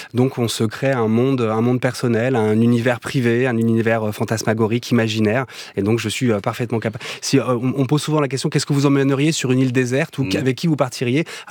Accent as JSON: {"language": "French", "town": "Toulouse", "region": "Occitanie", "country": "France", "tie": "born there", "said": "Alors on est tous nés à Toulouse, mais en fait on a quitté Toulouse. Je vais dire que j'ai un endroit de cœur, c'est l'Aveyron."}